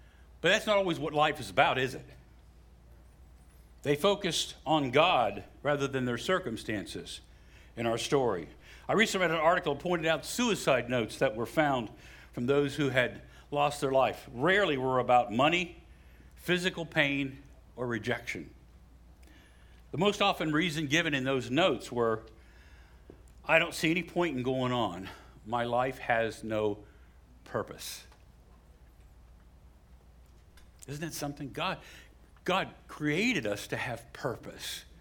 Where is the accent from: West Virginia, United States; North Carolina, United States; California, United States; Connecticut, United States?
West Virginia, United States; I'm from West Virginia, but I could do this math.